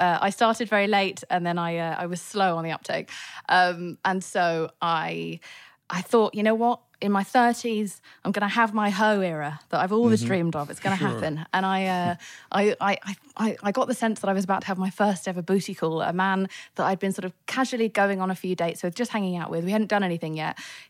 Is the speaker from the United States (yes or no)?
no; England, United Kingdom; I'm English